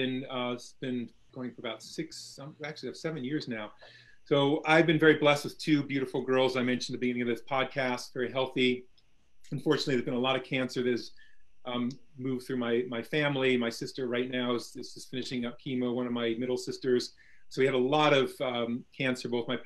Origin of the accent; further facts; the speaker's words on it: Santa Monica, California, United States; also born or lived in San Jose, United States / Phoenix, United States; So I grew up in Santa Monica, California.